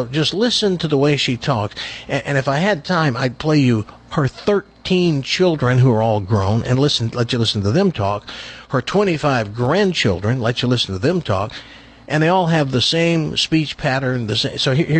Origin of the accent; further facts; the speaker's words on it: Tennessee, United States; So I grew up at about a 7 or an 8 because I grew up in Tennessee in a little nothing town